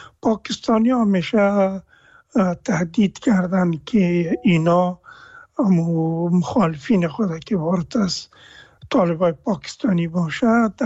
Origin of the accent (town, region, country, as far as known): Afghanistan